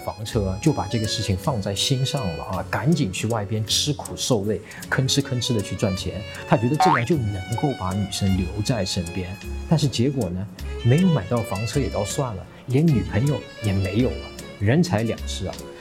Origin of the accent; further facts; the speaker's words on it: China; 我们中国人讲最好的办法是什么你知道吗？中庸之道。